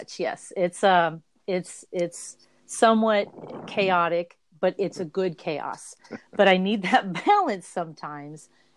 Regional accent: Chillicothe, Illinois, United States; this project, right now that I'm doing currently is about my hometown in, Chillicothe, Illinois.

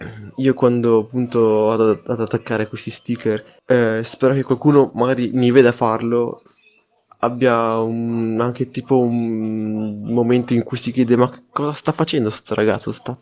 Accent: Laives, Trentino-Alto Adige, Italy; io sono di Lives, a dire la verità, però appunto la mia città comunque è Bolzano. Bolzano è il posto in cui giro, in cui me la vivo, in cui ho fatto un sacco di esperienze

